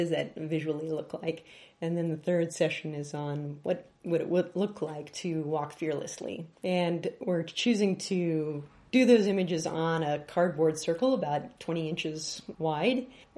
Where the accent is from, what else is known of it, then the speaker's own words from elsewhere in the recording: Kansas City, Missouri, United States; I'm from Kansas City, and I am an artist and an art educator there.